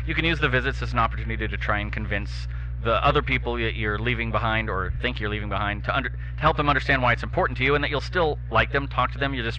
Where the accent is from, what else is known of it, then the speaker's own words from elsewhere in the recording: Palm Springs, California, United States; moved away; I came from California, from Palm Springs, where 2 months of the year it's 120 degrees, and 4 months of the year it's over 100.